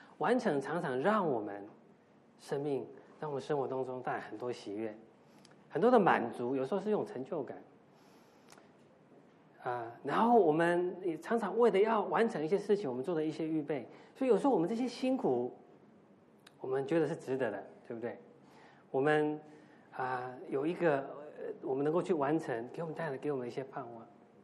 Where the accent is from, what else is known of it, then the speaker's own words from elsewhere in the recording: Taiwan; now in United States; 特别是我们如果不是在美国出生长大，我在台湾，或者是有些弟兄姐妹从中国来